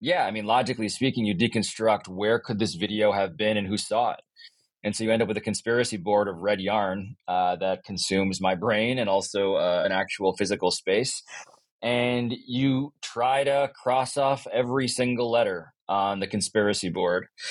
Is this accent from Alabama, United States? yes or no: no; New York City, New York, United States; Yeah, I mean, for me, I grew up in New York City. I grew up a Knicks fan.